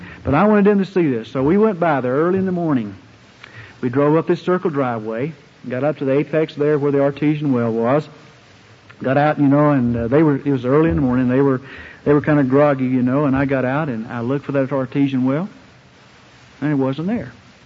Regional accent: Ovett, Mississippi, United States; I grew up in Ovette, Mississippi. Really, I grew up out from Ovette, Mississippi, near a giant oak tree. In fact, it is about 15 miles from Ovette, Mississippi, where I grew up.

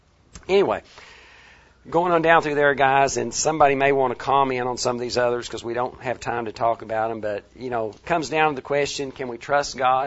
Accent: Arkansas, United States; because we're from Northwest Arkansas, we keep hearing about Sam Walton

